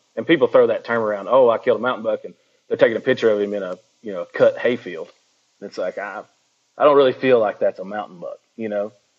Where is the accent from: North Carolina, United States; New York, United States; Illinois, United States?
North Carolina, United States; I grew up in Western North Carolina my entire life.